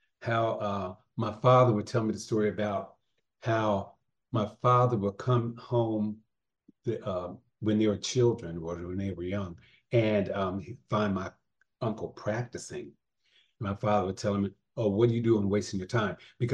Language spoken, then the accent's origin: English; Wilmington, Delaware, United States; Growing up in Wilmington, Delaware, our pastime was going to the Delaware racetrack, I think called Delaware Park racetrack.